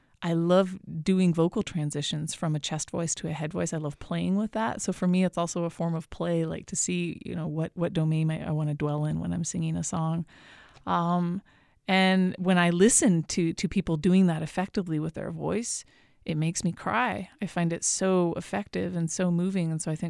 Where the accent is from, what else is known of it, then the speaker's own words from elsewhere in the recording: Massachusetts, United States; accent: twang; As a kid growing up in Western Mass, I was ridiculed for my diphthongs, for my twang, and so I eliminated it.